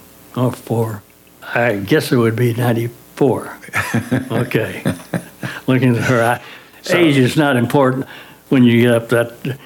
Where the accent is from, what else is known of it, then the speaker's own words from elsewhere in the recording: Tulsa, Oklahoma, United States; born there; I was born right here in Tulsa, in the proximity of Swan Lake, Utica Square. I was born in Hillcrest Hospital at that time.